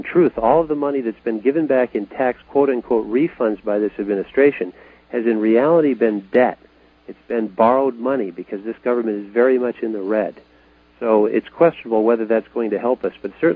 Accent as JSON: {"language": "English", "country": "United States", "said": "Well, perhaps more as an American conservative and less as a Christian, I am panic-stricken is almost the phrase."}